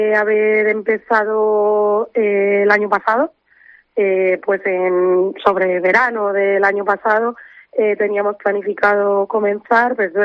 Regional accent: Tinajas, Castilla-La Mancha, Spain; los tres socios que formamos parte de esta iniciativa somos de Tinajas, que es un pueblo que está como a 10 kilómetros de Olmeda de la Cuesta.

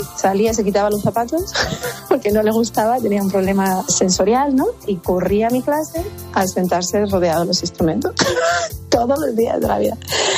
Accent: Las Palmas, Canary Islands, Spain; now in Boston, United States; Nos íbamos a vivir a Las Palmas, de donde yo soy.

